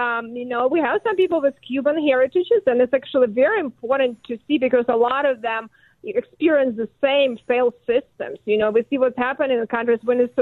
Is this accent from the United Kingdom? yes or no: no; Ukraine; English is a second language; moved away as an adult; now in United States; I'm 42. In my short life, I grew up in Soviet Union, so I grew up in socialism. I saw what happened when socialists fell apart, and I grew up, it was Socialistic Republic of Ukraine.